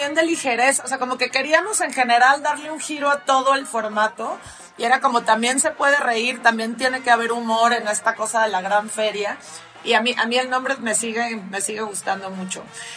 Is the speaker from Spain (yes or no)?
no; Guadalajara, Jalisco, Mexico; El equipo como básico, base, éramos y somos de Guadalajara, la mayoría.